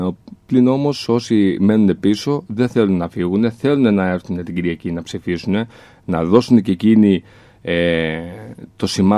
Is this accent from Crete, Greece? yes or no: yes; Heraklion, Crete, Greece; γιατί και εγώ πολίτης του Ηρακλείου είμαι. Εδώ γεννήθηκα, εδώ μεγάλωσα, στο Ατσαλένιο συγκεκριμένα.